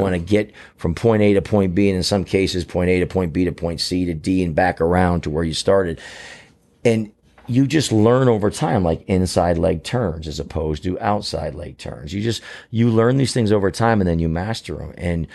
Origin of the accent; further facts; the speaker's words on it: Arizona, United States; Like, I'm from Arizona. I grew up in Arizona